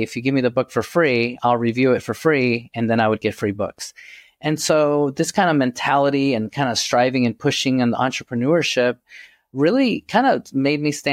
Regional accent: New York City, New York, United States; I grew up in New York City, and my mother had me as a teenager, and we literally grew up in poverty together.

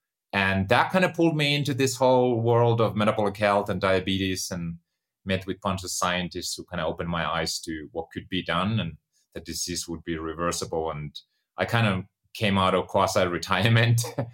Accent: Finland; I was born and raised in Finland, grew up on a farm. Parents didn't even go to high school

